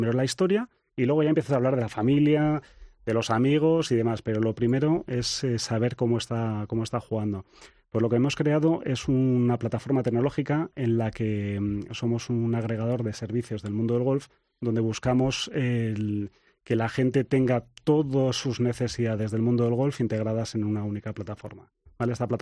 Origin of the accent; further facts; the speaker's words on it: San Sebastián, Basque Country, Spain; Y bueno, nosotros somos de San Sebastián, además